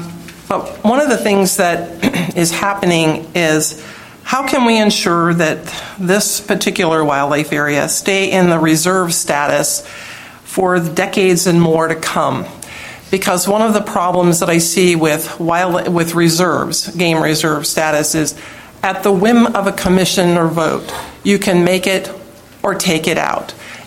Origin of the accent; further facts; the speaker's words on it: Everett, Washington, United States; from Everett, Washington.